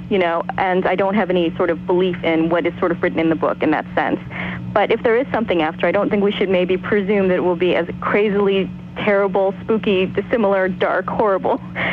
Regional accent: New York, United States; So, and as for me, I'm a novelist from New York, and I guess that's about it.

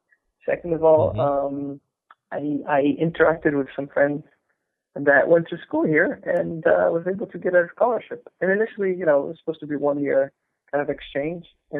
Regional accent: Poland; moved away as an adult; now in United States; I started at the University of Warsaw in my home country in Poland, and then transferred to a Cal State.

